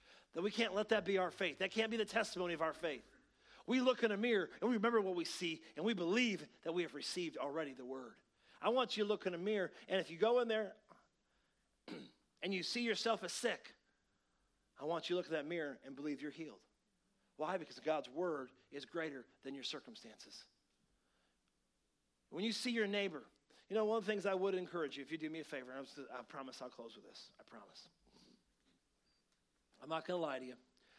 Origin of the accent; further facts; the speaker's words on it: Grand Rapids, Michigan, United States; she got a prominent Christian preacher from my hometown in Grand Rapids